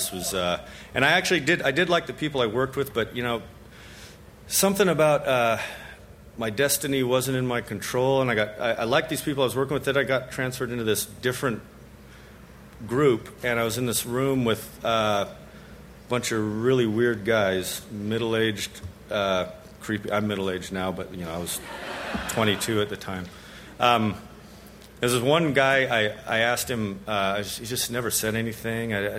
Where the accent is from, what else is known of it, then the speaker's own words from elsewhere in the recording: Albuquerque, New Mexico, United States; I was from Albuquerque, so I went and got my degree in physics.